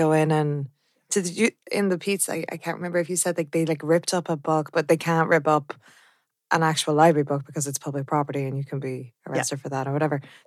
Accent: Mullingar, Westmeath, Ireland; even though I'm from Mullingar.

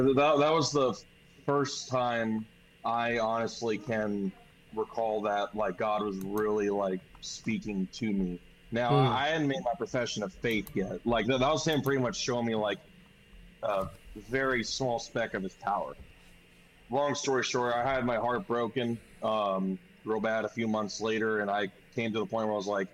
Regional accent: New Albany, Ohio, United States; also born or lived in Knoxville, Tennessee; now in Tennessee, United States; I've born and raised in East Knoxville. Moved up to Central Ohio, like New Albany, around like where Westerville and Columbus is at, when I was about 8 years old.

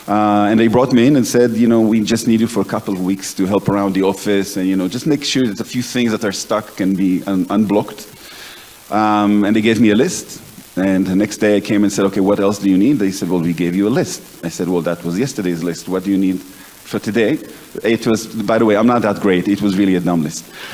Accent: Tel Aviv, Tel Aviv District, Israel; I grew up in Tel Aviv. I did an extended military service as a naval officer.

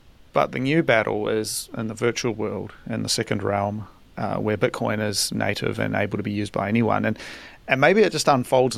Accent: New Zealand; now in Japan; So I'm from New Zealand originally, but I live in Japan.

